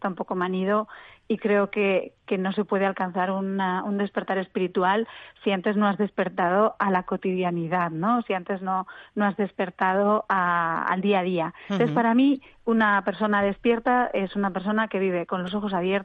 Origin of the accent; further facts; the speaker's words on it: Zaragoza, Aragon, Spain; yo soy de Zaragoza y decimos momenticos